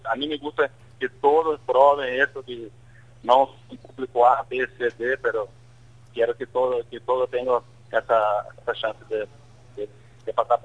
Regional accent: Brazil; now in Paraguay; Desde Brasil, siempre los gustos clásicos, pero nosotros, como brasileños y mi esposa rusa

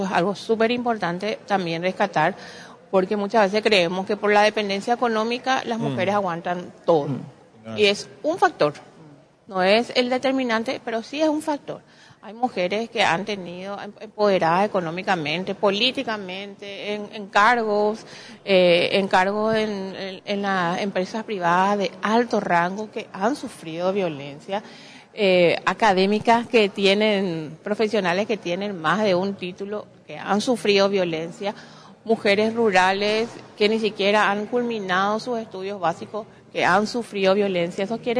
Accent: Paraguay; como familia paraguaya que somos

